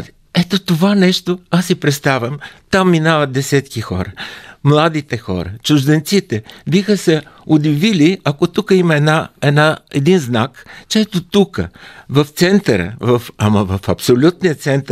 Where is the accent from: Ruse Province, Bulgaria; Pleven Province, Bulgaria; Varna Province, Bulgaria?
Ruse Province, Bulgaria; Ruse; Все пак аз съм израснал в Русе, в тази среда. Около паметника на свободата, пред доходното здание, в градината, близо до операта живеехме.